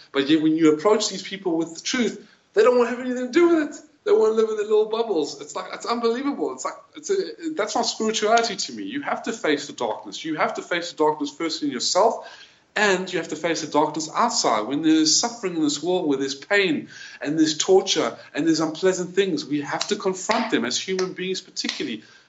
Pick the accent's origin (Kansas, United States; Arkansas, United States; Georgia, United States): Georgia, United States; Atlanta; because I'm not really from New York. I'm from Atlanta, Georgia. I'm from Atlanta, Georgia. I was there for 20 years.